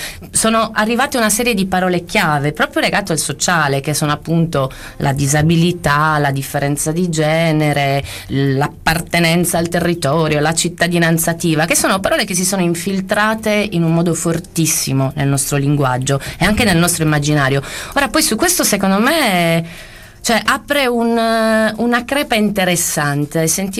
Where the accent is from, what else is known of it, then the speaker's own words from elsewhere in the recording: Sardinia, Italy; ho iniziato in Sardegna, che è la mia terra d'origine